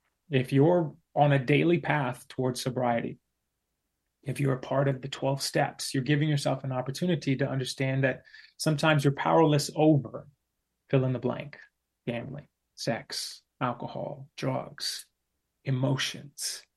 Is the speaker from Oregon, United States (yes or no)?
no; Texas, United States; I grew up in Texas.